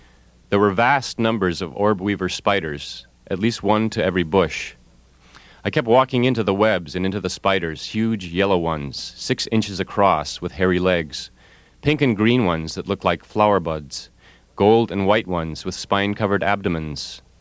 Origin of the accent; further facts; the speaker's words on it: New England, United States; more savage than any other place I'd experienced growing up in New England.